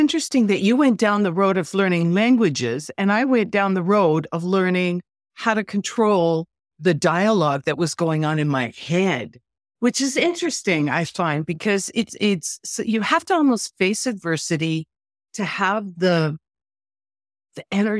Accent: Canada; also born or lived in Sicily, Italy; I was born in Sicily. So I was born on the island that the boot of Italy kicks. So I always felt like I was getting kicked in the butt all my whole life. But here's the thing. We immigrated to Canada when I was very young

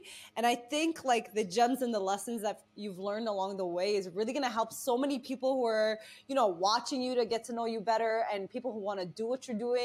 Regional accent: United States; I'm American, so I just, you know how us Americans generalize.

